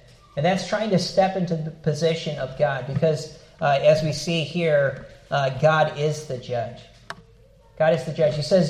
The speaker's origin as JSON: {"language": "English", "region": "Wisconsin", "country": "United States", "tie": "born or raised there", "said": "I grew up in Wisconsin. It's a word where we have a lot of Norwegian people."}